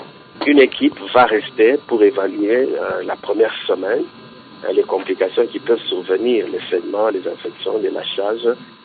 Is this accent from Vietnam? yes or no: no; Katanga, DR Congo; pas seulement ici chez nous au Congo, dans la province du Katanga